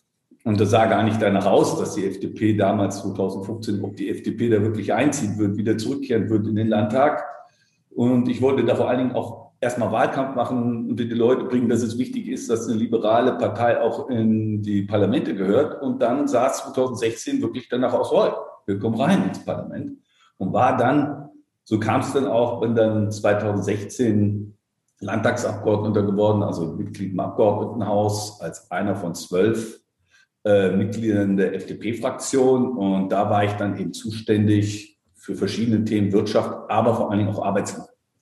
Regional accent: Darmstadt, Hesse, Germany; ich komme ursprünglich, bin ich in Darmstadt geboren, dort auch aufgewachsen, habe in Frankfurt am Main Jura studiert und bin dann so vor rund über 20 Jahren dann ins Berufsleben ja eingestiegen, dann schon in Berlin

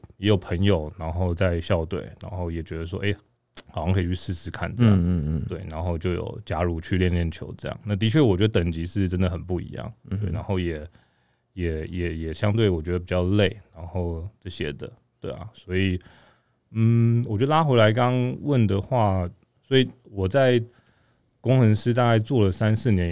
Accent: Taiwan; 就是我土生土长台湾人

